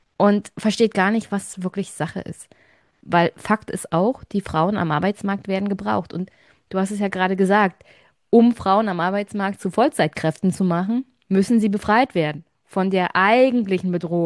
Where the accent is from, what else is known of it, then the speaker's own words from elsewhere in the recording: East Germany, Germany; für mich als Ostdeutsche